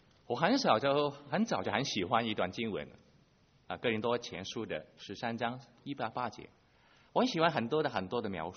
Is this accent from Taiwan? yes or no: no; Hong Kong; 不知道大家有没有认得，我是从香港来的